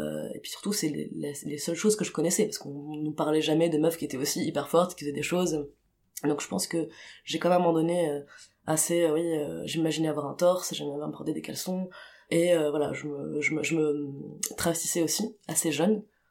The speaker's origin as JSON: {"language": "French", "town": "Tunis", "region": "Tunis Governorate", "country": "Tunisia", "tie": "born or raised there", "said": "Donc j'ai grandi à Tunis"}